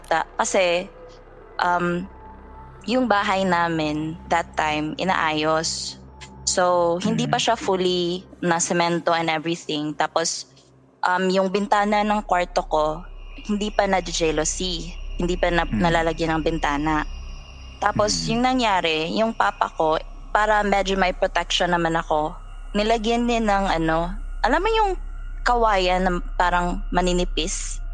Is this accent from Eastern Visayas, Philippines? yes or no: yes; Eastern Visayas, Philippines; Yeah, it's from my childhood. Kasi nga, I grew up in Samar